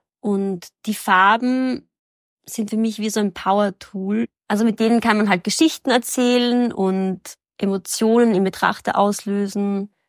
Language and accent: German; Graz, Styria, Austria; born there; now in Vienna, Austria; Ich bin in Graz geboren und lebe seit 10 Jahren in Wien.